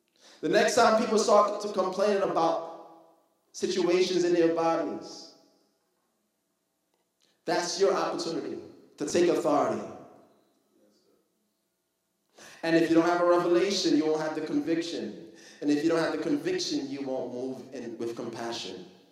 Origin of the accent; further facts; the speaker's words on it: Brooklyn, New York, United States; Told her, I'm from Brooklyn.